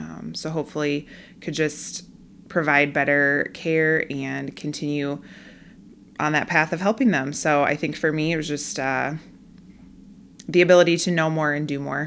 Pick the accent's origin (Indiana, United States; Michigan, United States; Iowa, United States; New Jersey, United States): Iowa, United States; Mason City; I am from the Mason City, Clear Lake area.